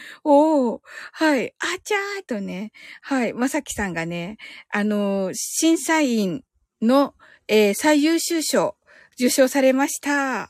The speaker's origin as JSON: {"language": "Japanese", "region": "Kyushu", "country": "Japan", "accent": "Kyushu", "said": "九州人なんでね。"}